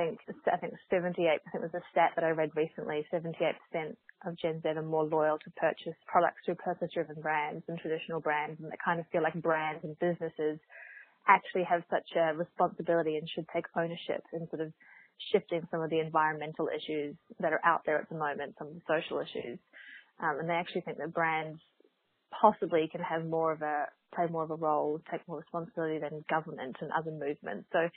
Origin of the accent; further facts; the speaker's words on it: Australia; I'm Australian, you can probably tell from the accent.